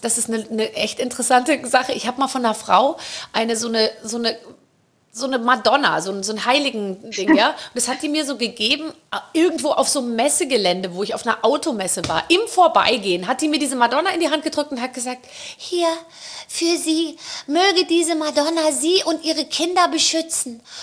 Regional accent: Gröbenzell, Bavaria, Germany; Ich komme aus Gröbenzell

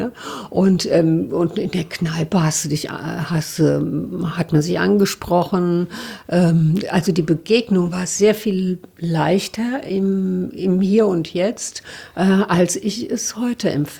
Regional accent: Mainz, Rhineland-Palatinate, Germany; meine Freundin ist aus Wiesbaden und ich bin aus Mainz

